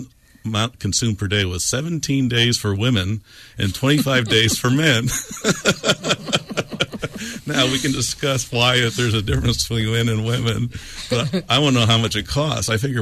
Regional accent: Missouri, United States; because farmers in the old days, where I grew up in Missouri, they taste the soil to figure out fertility

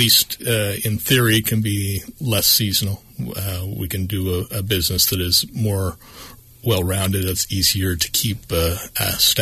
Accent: Sonoma, California, United States; But I'm actually from Sonoma. I was the town of Sonoma, uh-huh.

